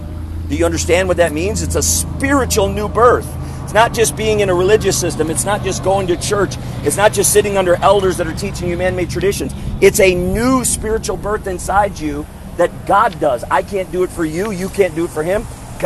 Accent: Wisconsin, United States; We're originally from central Wisconsin. We have a small homestead in central Missouri.

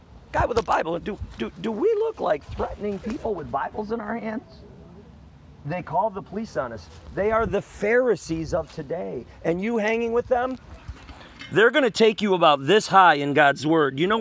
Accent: Wisconsin, United States; Originally from Wisconsin. I was just telling them we have a small homestead in Missouri, but we're never there.

